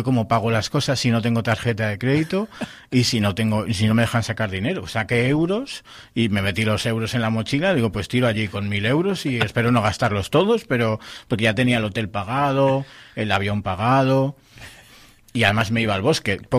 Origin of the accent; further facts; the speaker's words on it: Spain; Pero es increíble lo maleado que iba yo para allá, siendo español